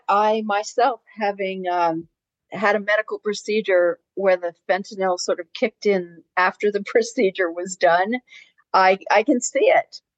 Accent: Philadelphia, Pennsylvania, United States; I grew up in Philadelphia and we had little poison control stickers all over the place.

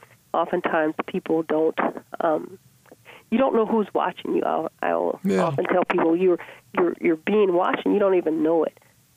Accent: Daphne, Alabama, United States; of Mobile, Alabama called Daphne. And my family's been there since the early 1800s. So, as they say, I'm American by birth, but Southern by the grace of God. So a true Southerner.

